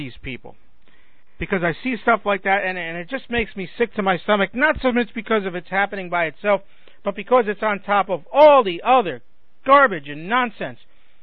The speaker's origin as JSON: {"language": "English", "town": "Brooklyn", "region": "New York", "country": "United States", "said": "Because I am from Brooklyn."}